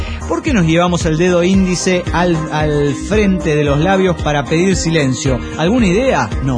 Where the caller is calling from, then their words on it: Monterrey, Nuevo León, Mexico; de Monterrey, Nuevo León.